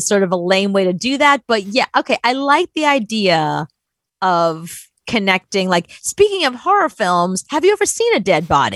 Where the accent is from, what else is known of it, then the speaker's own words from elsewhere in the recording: Brooklyn, New York, United States; I mean, technically I grew up in Brooklyn, but fine.